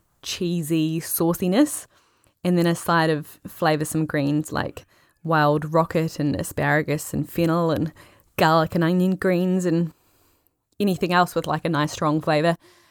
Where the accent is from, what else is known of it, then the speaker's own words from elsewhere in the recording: Christchurch, Canterbury, New Zealand; also born or lived in Auckland / Toronto / Munich / Portugal; now in Waikawa, New Zealand; I live in Waikawa, New Zealand. My hometown is Christchurch, and I've also lived in Auckland, New Zealand, Toronto, Canada, Munich, Germany, and in rural Portugal.